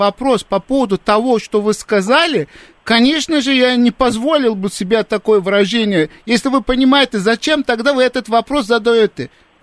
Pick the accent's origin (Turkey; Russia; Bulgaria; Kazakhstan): Turkey; Ну, нет, я родом из Турции, я там родился.